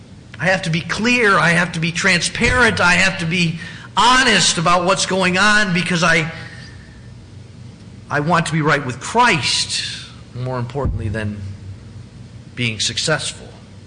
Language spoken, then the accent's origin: English; Michigan, United States; I'm from West Michigan. West Michigan, we are gun owners. And we're farmers, and we are hunters